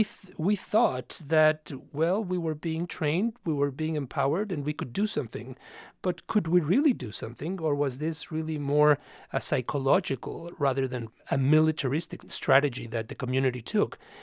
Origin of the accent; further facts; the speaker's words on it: Mexico; now in United States; I grew up in Mexico in the 60s and 70s